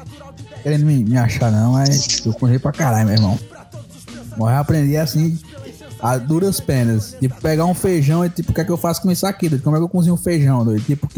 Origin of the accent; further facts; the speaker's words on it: Juazeiro, Bahia, Brazil; Porque eu bebi lá na minha cidade, bebi no Juazeiro.